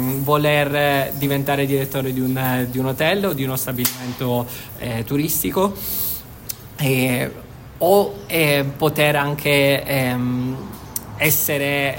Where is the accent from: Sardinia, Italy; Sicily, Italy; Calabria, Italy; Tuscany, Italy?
Sicily, Italy; Syracuse; E in generale in Italia, quindi non solo a Siracusa, che è la mia città natale